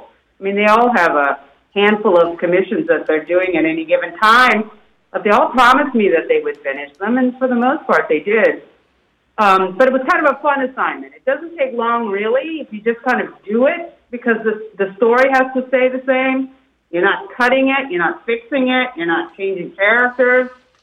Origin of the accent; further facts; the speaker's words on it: Montgomery, Alabama, United States; knew they were partnering with the Alabama Shakespeare Festival before I came on board, which is from my hometown.